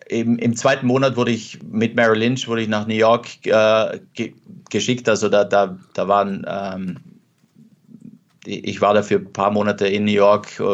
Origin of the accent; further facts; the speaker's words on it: Trentino-Alto Adige, Italy; dort, wo ich aufgewachsen bin, also jetzt Südtirol